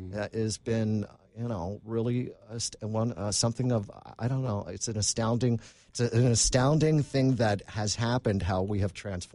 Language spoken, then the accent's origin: English; Pennsylvania, United States; I mean, certainly where I grew up in Pennsylvania, my God, no, it would never have been mentioned.